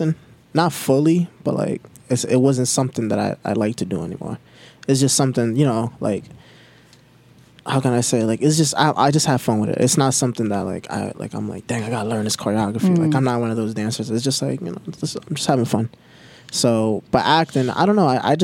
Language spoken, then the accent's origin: English; Providence, Rhode Island, United States; I'm from Providence, Rhode Island.